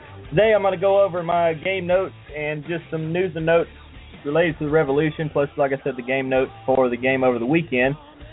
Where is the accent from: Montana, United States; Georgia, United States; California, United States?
Georgia, United States; Atlanta; and honestly not very far from where I grew up right here in Atlanta